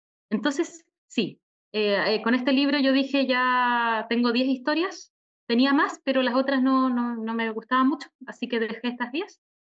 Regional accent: Magallanes, Chile; yo soy de Magallanes, entonces digamos que conozco bien ese crecer con un clima así de hostil

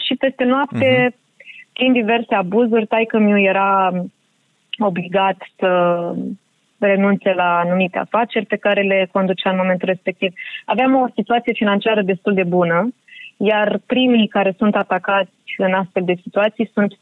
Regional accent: Moldova; born there; accent: Moldovan; Și eu când m-am născut în 91 în Republică încă era administrația rusească. Și atunci ei m-au scris prima dată în certificatul de naștere

